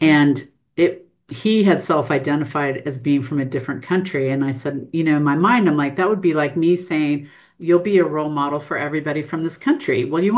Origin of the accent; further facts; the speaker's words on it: United States; moved away as an adult; now in Australia; It's me being American in Australia.